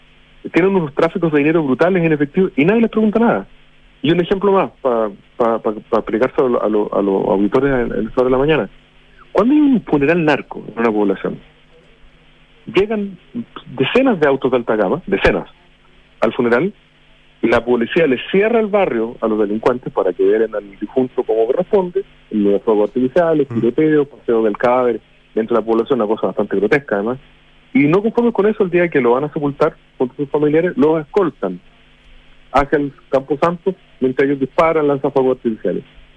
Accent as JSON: {"language": "Spanish", "country": "Chile", "said": "sobre todo como chileno"}